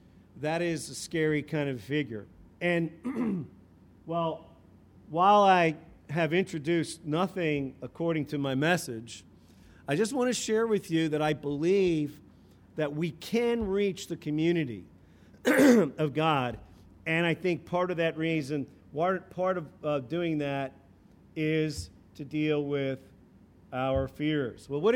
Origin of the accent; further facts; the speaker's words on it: New Jersey, United States; moved away; also born or lived in Texas; I came from Texas, grew up in New Jersey, moved out 18 years ago, raised my family there, my children.